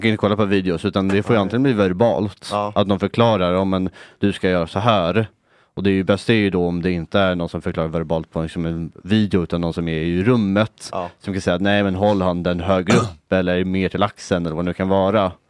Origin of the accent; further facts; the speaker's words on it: Stockholm, Stockholm County, Sweden; alltså jag kommer ju från Stockholm där det finns mycket aktiviteter från början